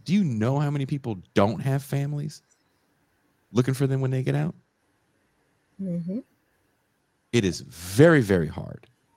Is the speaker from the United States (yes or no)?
yes; California, United States; I speak about this so much because I'm from the Bay Area